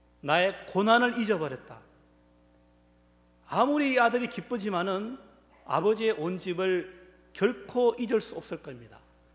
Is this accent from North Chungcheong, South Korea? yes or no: no; North Gyeongsang, South Korea; 제가 태어난 곳은 경상북도 금능군 부항면 파천리 산골입니다.